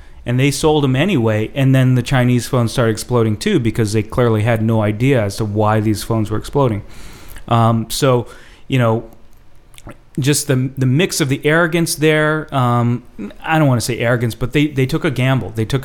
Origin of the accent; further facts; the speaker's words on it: South Korea; I grew up in Korea